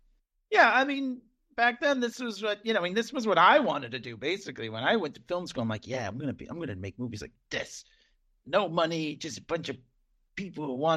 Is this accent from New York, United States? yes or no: no; Boston, Massachusetts, United States; Just because we're from Boston.